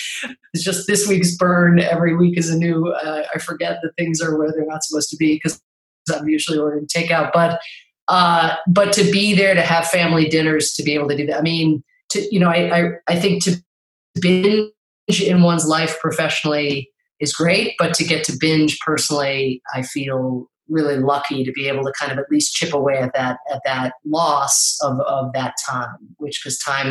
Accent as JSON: {"language": "English", "country": "Ireland", "said": "I'm Irish. I can't be president or vice president for that matter."}